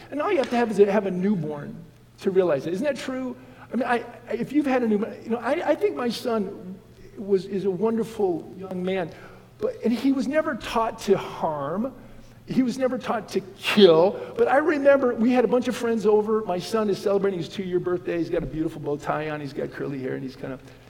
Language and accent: English; Midwest, United States; And I was from the Midwest. I was been raised. And for those of you who don't know, the Midwest is flat.